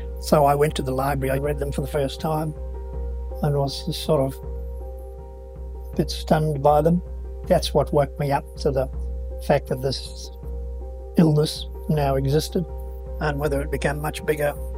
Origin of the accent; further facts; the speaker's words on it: Auckland, New Zealand; born there; I'm a New Zealander. I was born in Auckland, in Otahu to be precise, on the 6th of November 1941.